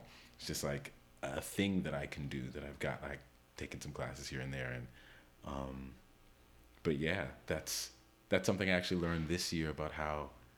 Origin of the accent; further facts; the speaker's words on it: New York City, New York, United States; But I love New York. I love being born and raised in New York.